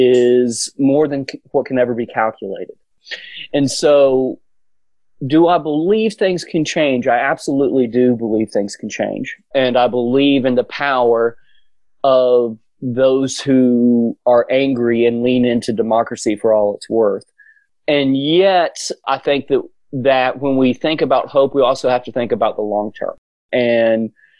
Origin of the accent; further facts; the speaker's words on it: United States; as an American people, we really don't know our history.